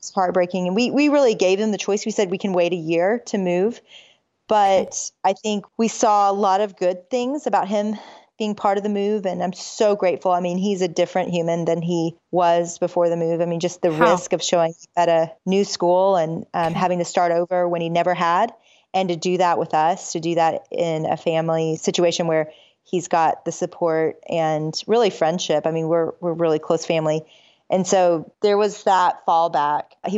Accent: Little Rock, Arkansas, United States; also born or lived in Austin; now in Dallas, United States; and I grew up in Little Rock, Arkansas, and live now in Dallas, Texas. Just moved here from Austin.

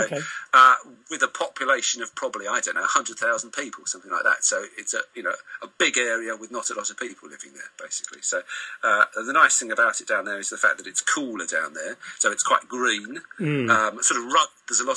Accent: Sawbridgeworth, East of England, United Kingdom; now in Perth, Australia; My accent gives me away as being someone from the home counties, from a place called Sawbridgeworth, in fact, in Hertfordshire

